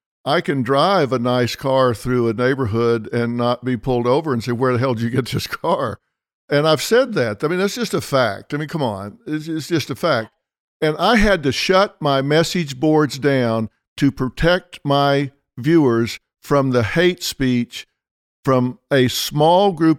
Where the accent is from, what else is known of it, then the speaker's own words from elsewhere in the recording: Southern United States, United States; And you know, I was raised in the South.